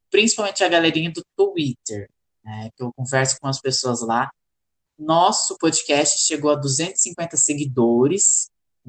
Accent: São Paulo, Brazil; aqui, como eu cresci boa parte da minha infância e adolescência na Grande São Paulo

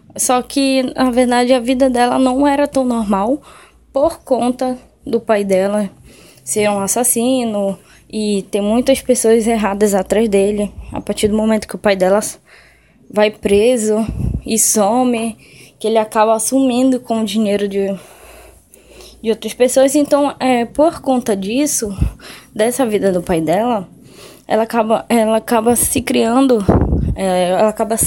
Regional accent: Belém, Pará, Brazil; tenho 27 anos, sou de Belém do Pará.

